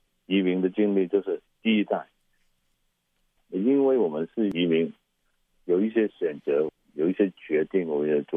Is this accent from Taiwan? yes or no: no; China; 我是中国人，学习这个新的文化或者语言比较困难